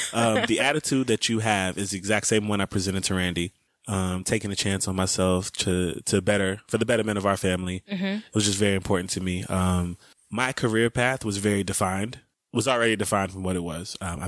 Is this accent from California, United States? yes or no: no; Scottsdale, Arizona, United States; I'm from Scottsdale. We mispronounce stuff on purpose.